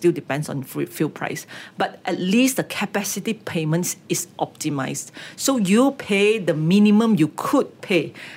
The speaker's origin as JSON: {"language": "English", "country": "Malaysia", "said": "as a Malaysian"}